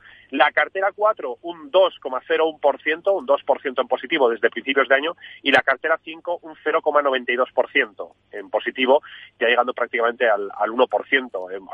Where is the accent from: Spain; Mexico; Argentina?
Spain; como español y como gestora 100% española